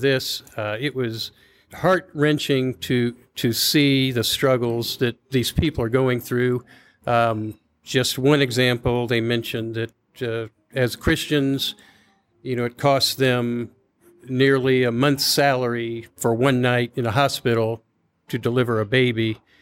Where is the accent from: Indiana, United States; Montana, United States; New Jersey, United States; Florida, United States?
Indiana, United States; Indianapolis; I'm from Indianapolis, Indiana.